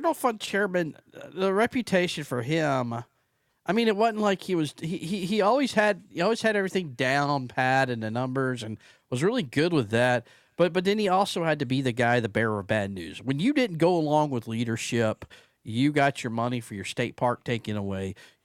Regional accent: Alabama, United States; So, growing up in Alabama in the 1990s was a very a musically diverse time for me.

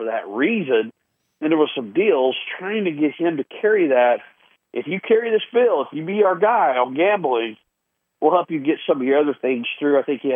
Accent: Alabama, United States; I grew up in Shelby County.

